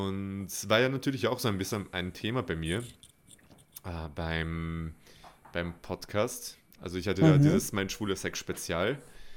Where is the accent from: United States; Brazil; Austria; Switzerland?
Austria; werden wir mal im besten Licht wieder dargestellt als Österreicher